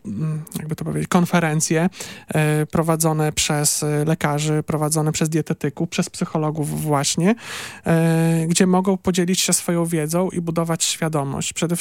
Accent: Subcarpathian Voivodeship, Poland; now in Gdańsk, Poland; bo ja przyjechałem do Gdańska właśnie z Podkarpacia.

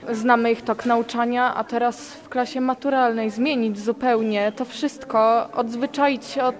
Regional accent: Chwaszczyno, Pomeranian Voivodeship, Poland; Jestem z Chwaszczyna

